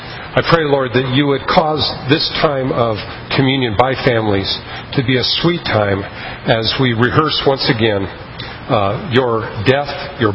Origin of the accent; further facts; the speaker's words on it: United States; born there; I was born in America where there were churches.